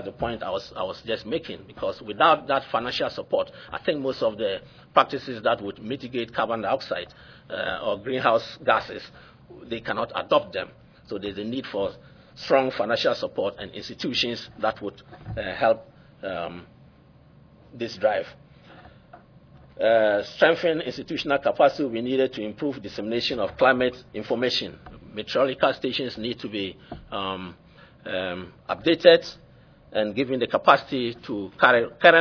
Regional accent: Ghana; I am from Ghana and located in the northwestern corner of the country. It's a place with one rainy season, mainly from April to October.

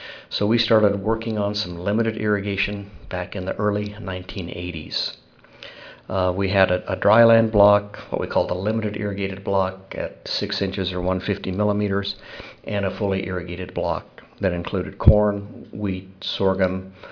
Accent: Greeley, Colorado, United States; The panhandle and my home country around Greeley, Fort Collins, Colorado is very similar.

